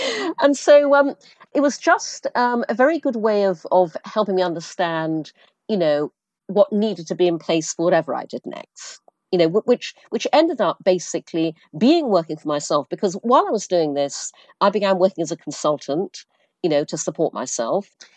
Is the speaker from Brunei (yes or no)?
yes; Brunei; Also, I grew up in Asia. I grew up in Brunei.